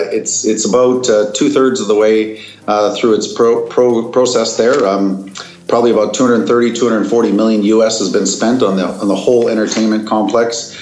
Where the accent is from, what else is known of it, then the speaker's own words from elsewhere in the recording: Canada; I'm from Canada